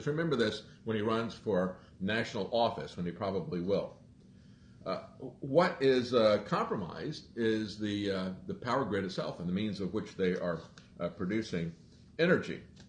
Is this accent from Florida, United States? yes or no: yes; Florida, United States; I grew up in Florida, where hurricanes were a regular occurrence.